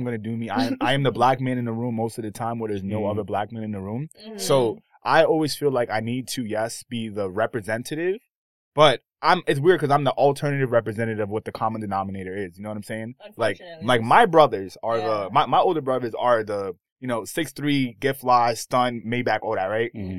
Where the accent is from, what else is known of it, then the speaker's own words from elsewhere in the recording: Harlem, New York, United States; born there; Like, I'm a Harlem. I was born in Harlem.